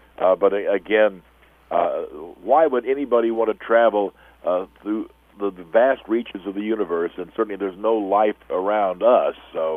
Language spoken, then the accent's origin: English; Missouri, United States; also born or lived in Chicago, United States; growing up in Missouri, which is hardly the epicenter of the ice age in this country, but we had good winters, and I used to live in Chicago